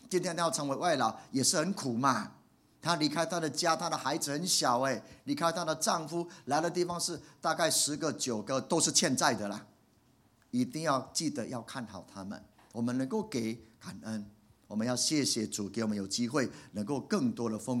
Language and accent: Chinese; China; 你看到我们中国人就很糟糕